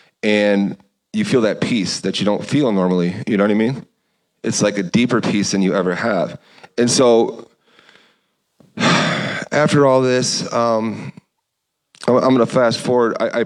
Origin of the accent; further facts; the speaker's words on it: Chicago, Illinois, United States; On our first date, we met halfway in Indiana, Elkhart, Indiana, because she's from here and I'm from Chicago.